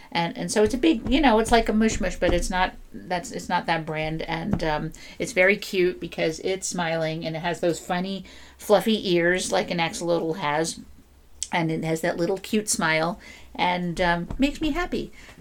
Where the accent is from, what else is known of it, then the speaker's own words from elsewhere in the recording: New Jersey, United States; I'm from New Jersey.